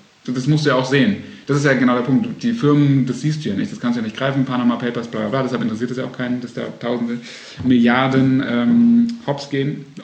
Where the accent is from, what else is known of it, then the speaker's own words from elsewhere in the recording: Baden-Württemberg, Germany; Ich komme nämlich aus dem Land, wo Milch und Honig fließt, aus Baden-Württemberg.